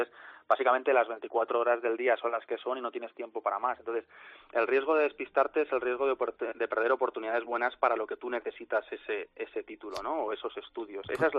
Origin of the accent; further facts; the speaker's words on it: Madrid, Community of Madrid, Spain; Sí, sí, de Madrid.